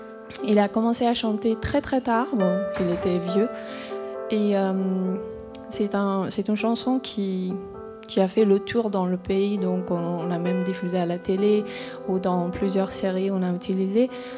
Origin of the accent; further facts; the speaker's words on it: Iran; now in France; en tant que kurde iranien, je viens du nord-est de l'Iran. Donc, cette minorité a été transplantée dans la région il y a 5 siècles.